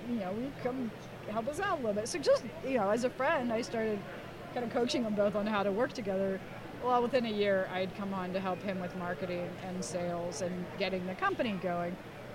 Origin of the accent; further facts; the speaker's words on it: Oklahoma City, Oklahoma, United States; I'm from Oklahoma City, which is why I live there now.